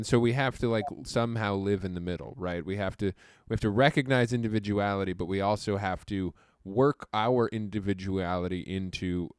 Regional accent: Seattle, Washington, United States; I grew up in Seattle. We didn't have sports in the 80s.

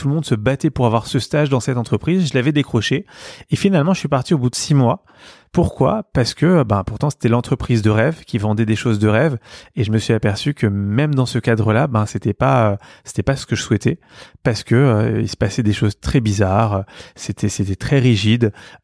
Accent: Paris, Île-de-France, France; also born or lived in Neuilly-sur-Seine; J'ai grandi à Paris. Je suis né à Neuilly-sur-Seine, mais j'ai grandi à Paris.

